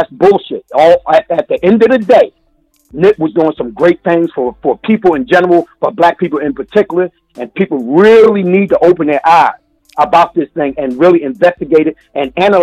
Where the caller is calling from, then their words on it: Philadelphia, Pennsylvania, United States; I'm calling from Philly.